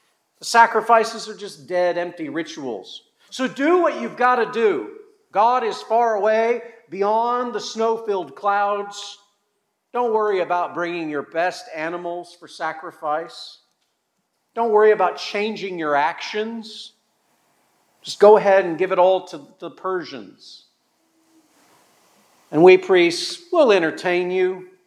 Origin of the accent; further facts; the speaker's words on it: Montana, United States; Well, when I was growing up in Montana, it seemed like just about every other year we would have a spring snowstorm that put a winter chill over the countryside.